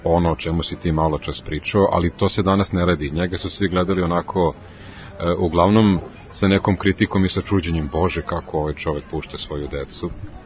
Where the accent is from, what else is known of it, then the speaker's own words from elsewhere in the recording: Belgrade, Serbia; Ja sam odrastao na Dorćolu